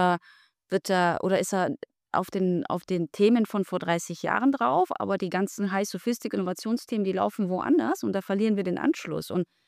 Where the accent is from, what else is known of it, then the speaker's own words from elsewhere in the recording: Gdańsk, Pomeranian Voivodeship, Poland; born there; ich bin ja auch Hanseatin, geboren in Danzig aber, ne?